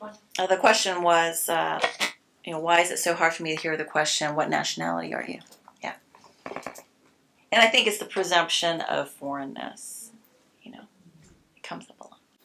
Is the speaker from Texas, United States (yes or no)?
yes; Houston, Texas, United States; I was like, no, I'm from Houston. I was born and raised here.